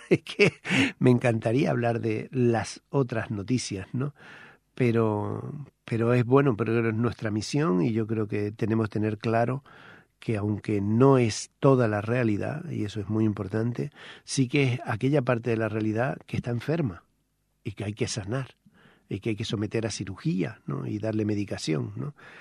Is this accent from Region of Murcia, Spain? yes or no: no; Canary Islands, Spain; moved away; yo soy de las Islas Canarias. Hace ya mucho que salí de vivir allí de forma estable, ¿no?